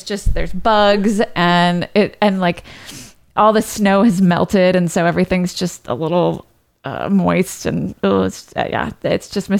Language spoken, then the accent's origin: English; London, United Kingdom; Because I was coming from London. So I was just automatically put into the international program.